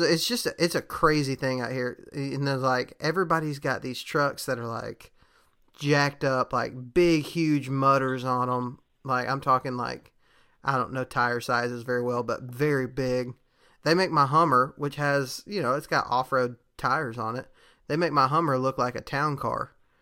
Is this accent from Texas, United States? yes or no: yes; Texas, United States; They have these trucks with seats on top of them, which I'm from Texas, and that's a thing there.